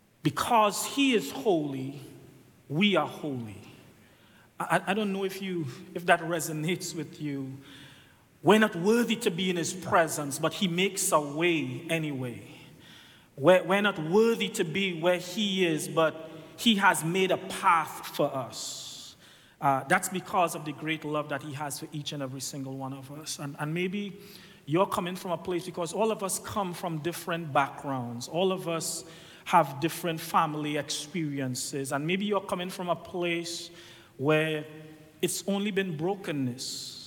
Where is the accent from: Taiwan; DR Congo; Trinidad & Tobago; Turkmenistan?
Trinidad & Tobago; now in United States; But before I came to the U.S., I was an island boy. I'm still an island boy, but I'm from Trinidad and Tobago.